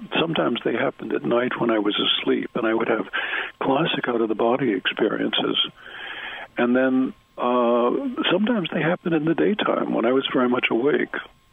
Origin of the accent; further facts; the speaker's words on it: New York City, New York, United States; I grew up in New York City, and my mother or my au pair used to take me to Central Park.